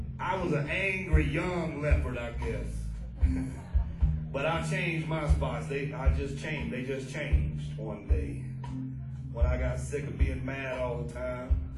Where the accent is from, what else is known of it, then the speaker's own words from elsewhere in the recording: Florida, United States; I'm from Florida. I don't sweat.